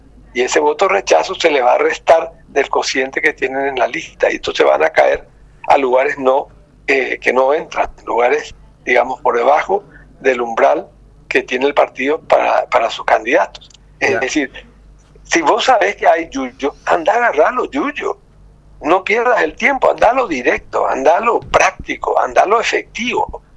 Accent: Asunción, Paraguay; aunque en este momento no estoy en Asunción, en Paraguay soy de Asunción

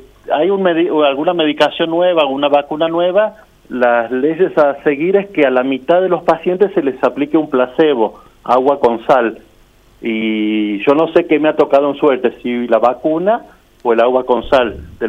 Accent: Santiago del Estero, Argentina; Del norte, de Santiago del Estero, la provincia una de las más lindas del país.

